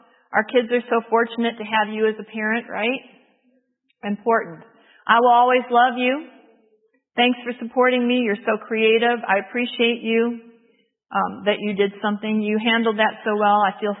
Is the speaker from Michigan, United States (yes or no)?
yes; Detroit, Michigan, United States; those church members where I grew up in the Detroit area were always encouraging me.